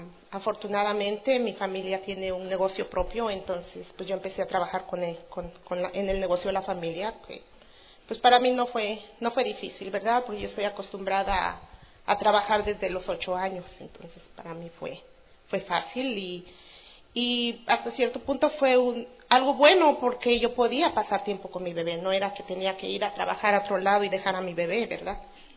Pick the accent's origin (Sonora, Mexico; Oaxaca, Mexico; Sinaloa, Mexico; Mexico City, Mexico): Oaxaca, Mexico; Soy originaria de México, del estado de Oaxaca